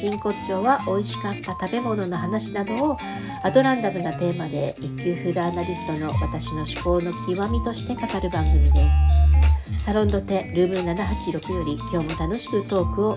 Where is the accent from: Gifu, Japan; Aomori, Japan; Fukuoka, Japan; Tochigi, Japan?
Fukuoka, Japan; まあ、私も福岡出身なので